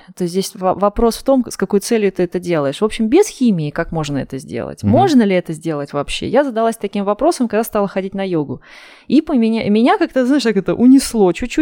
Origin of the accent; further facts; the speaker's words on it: Oryol, Oryol Oblast, Russia; Я сама из Орла. Это такой город 400 километров на юг Москвы. Небольшой по российским меркам, полумиллионник.